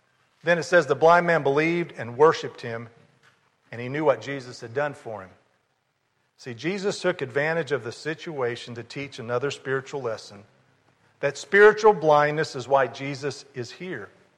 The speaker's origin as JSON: {"language": "English", "town": "Madison", "region": "Indiana", "country": "United States", "tie": "born or raised there", "said": "When I was growing up in Madison, Indiana, I was probably 4, 5, or 6 years old."}